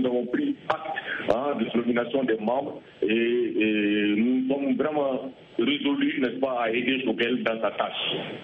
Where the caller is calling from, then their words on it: Mali; Je suis au Mali.